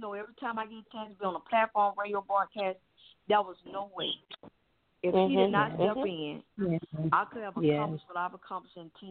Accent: Atlanta, Georgia, United States; I'm 35 years old. I don't know. I'm born and raised in Atlanta. My family is here.

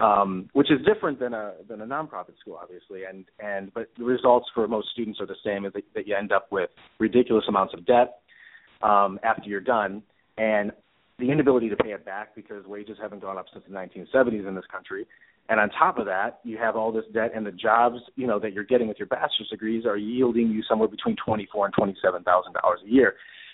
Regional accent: Cleveland, Ohio, United States; I'm from Cleveland, and so I always talked about things from that sort of perspective of always kind of being the underdog

